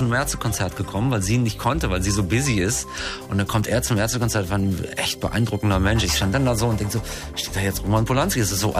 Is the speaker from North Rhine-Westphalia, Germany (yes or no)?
no; Berlin, Germany; Als Berliner hatten wir noch die beiden Ostprogramme.